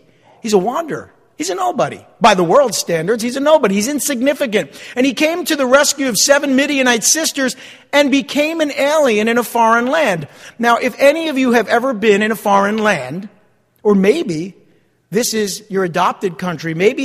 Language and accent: English; East Rutherford, New Jersey, United States; also born or lived in Passaic; Not just because I was born in the city of Passaic, but because my hometown is East Rutherford right across the river.